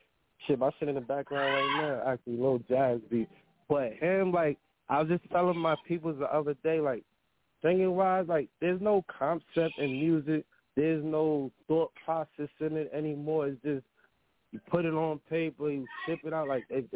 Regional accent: Brooklyn, New York, United States; you know, I'm from Brooklyn, New York.

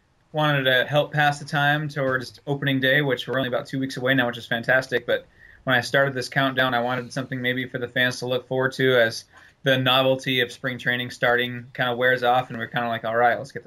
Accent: San Diego, California, United States; moved away; I grew up in San Diego. I only moved here 2 years ago. So I grew up a Padres fan

